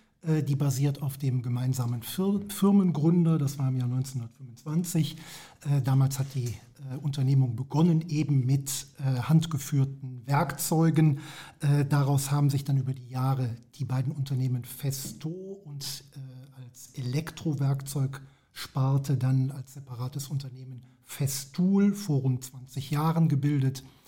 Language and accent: German; Düsseldorf, North Rhine-Westphalia, Germany; born there; Gebürtig komme ich aus Düsseldorf